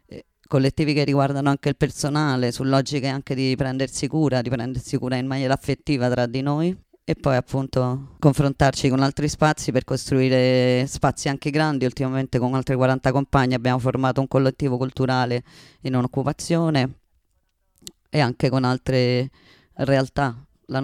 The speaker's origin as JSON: {"language": "Italian", "region": "Mendoza", "country": "Argentina", "second_language": "Italian", "said": "sono di Mendoza, Argentina"}